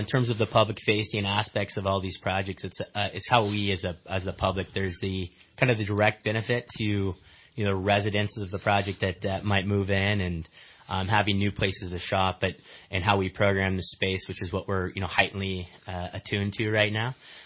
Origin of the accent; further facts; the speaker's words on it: Happy Valley, United States; We are Happy Valley boys. So we were born and raised in Happy Valley.